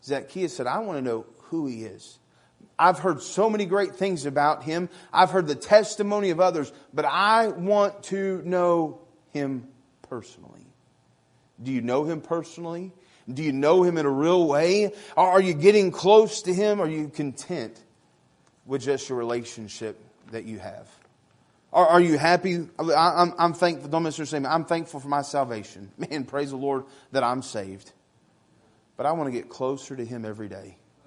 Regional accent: Arkansas, United States; I'm a Southerner. I'm from Arkansas.

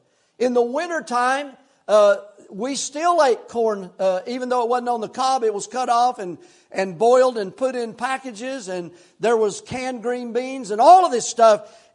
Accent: the South, United States; But just thinking about that kind of food makes me, since I grew up in the South, oh my, it causes me to hunger.

